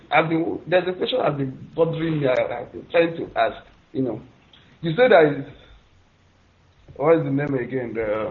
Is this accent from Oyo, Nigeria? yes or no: no; Anambra, Nigeria; now in Dakar, Senegal; I'm from Idemi North Local Government in Anambra State.